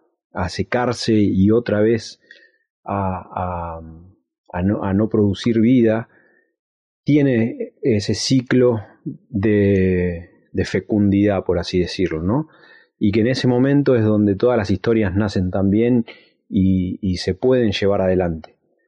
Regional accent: Choele Choel, Río Negro, Argentina; now in General Roca, Argentina; En este momento vivo en Fisquemenuco, General Roca, pero soy oriundo de Choel-Echuel. Crecí en la barda norte del Río Negro, mirando al valle, mirando a la zona, a la tierra fértil que habita entre las dos bardas

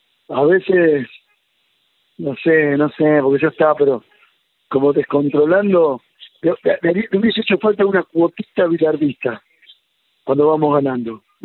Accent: Argentina; somos campeones del mundo todos los argentinos.

